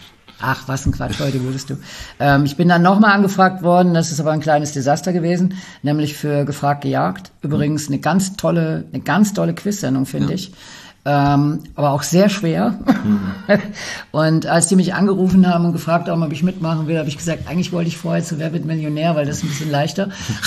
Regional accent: North Rhine-Westphalia, Germany; ich komme aus dem Ruhrpott.

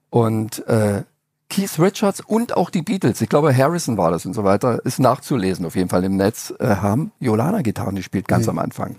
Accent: Saxony-Anhalt, Germany; Ja, und ich komme ja aus Sachsen-Anhalt. Wir hatten so ein bisschen Westempfang

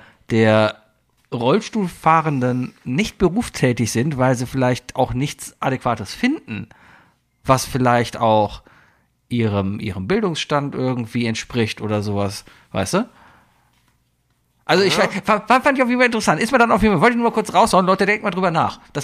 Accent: Cologne, North Rhine-Westphalia, Germany; bin ich dann schön, als Kölner

